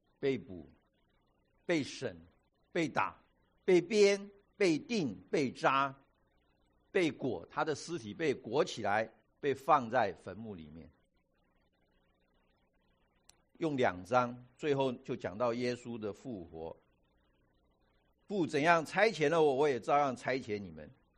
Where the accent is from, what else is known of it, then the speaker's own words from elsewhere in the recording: China; 这个跟现在一样啊，我们中国人吃饭有 有座位讲究的哈